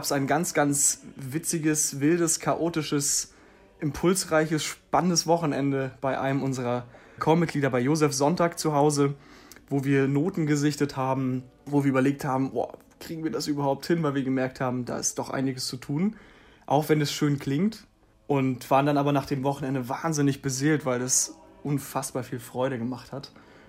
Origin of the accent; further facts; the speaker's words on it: Schwerin, Mecklenburg-Vorpommern, Germany; moved away as an adult; Also wir kommen alle größtenteils aus Schwerin.